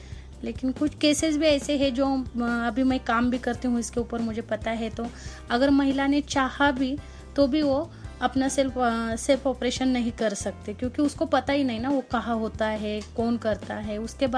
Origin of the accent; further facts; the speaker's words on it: Valle, Maharashtra, India; मैं महाराष्ट्र के पुणे डिस्ट्रिक्ट के वल्ले गांव से हूँ।